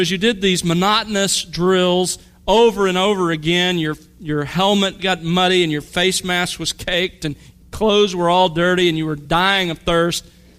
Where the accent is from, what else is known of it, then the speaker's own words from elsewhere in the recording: Mobile, Alabama, United States; I grew up in Mobile, Alabama, as you know, and during the summer, I'll never forget those hot August practices.